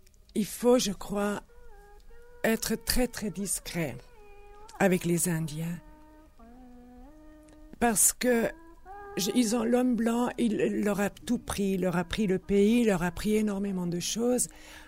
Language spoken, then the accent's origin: French; Switzerland; born there; même si je suis née en Suisse